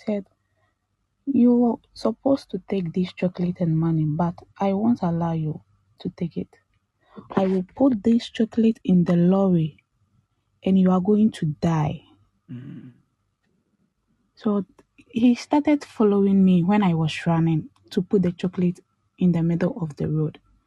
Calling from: Dubai, United Arab Emirates

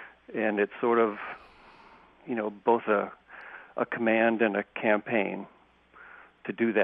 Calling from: Fairfax, California, United States; From Fairfax, my home in Fairfax.

